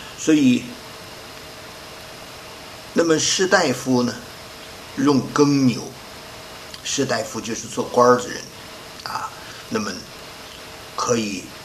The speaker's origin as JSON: {"language": "Chinese", "country": "China", "said": "那么俗民、黎民百姓，我们中国人说俗民就是普通的人"}